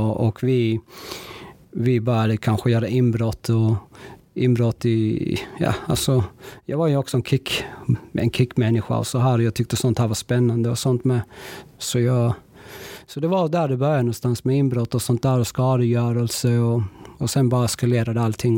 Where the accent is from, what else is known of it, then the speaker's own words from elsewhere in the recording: Gamlegården, Skåne, Sweden; Men det är ju där jag växte upp, och i Gamlegården.